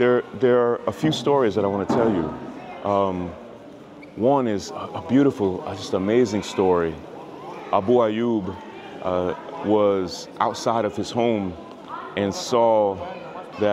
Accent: New York, United States; From the United States, from New York?

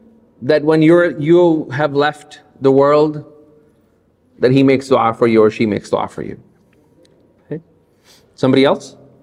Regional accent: Atlanta, Georgia, United States; I'm from Atlanta.

